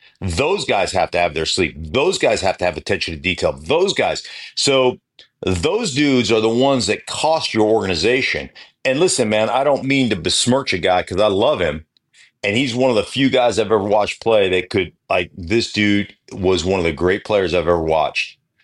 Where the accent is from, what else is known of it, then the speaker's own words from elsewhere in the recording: Alaska, United States; But I am live from Alaska. It's my dad's 86th birthday today.